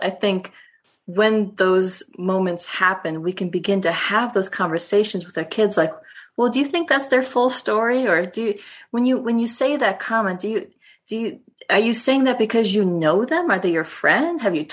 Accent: South Carolina, United States; born there; myself, born in South Carolina

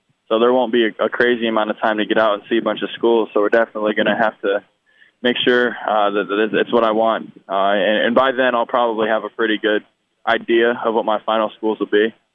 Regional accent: Indiana, United States; I know for me growing up in Indiana, it's a dream to kind of achieve that.

